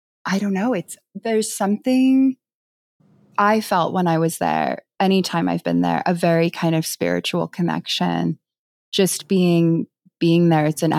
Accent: East Coast, United States; also born or lived in England / Singapore; I'm from the East Coast. I mean, I lived in England growing up and I lived in Singapore, but this was a kind of landscape I had never seen.

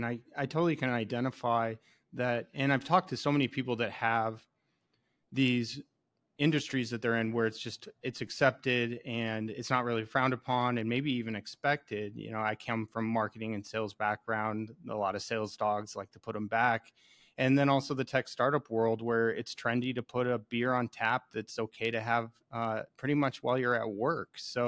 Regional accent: Arizona, United States; And I'm also from Arizona.

